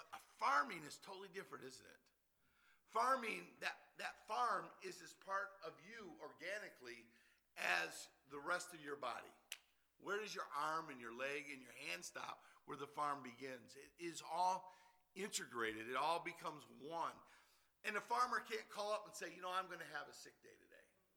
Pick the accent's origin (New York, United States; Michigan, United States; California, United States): Michigan, United States; Detroit; You know, I grew up in Detroit, and I grew up in a day and age when the factories were booming out cars left and right.